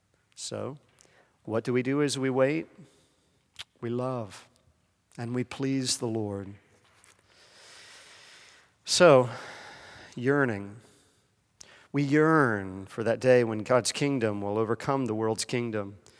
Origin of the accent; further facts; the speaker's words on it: South Carolina, United States; I grew up in South Carolina, and they were our rivals.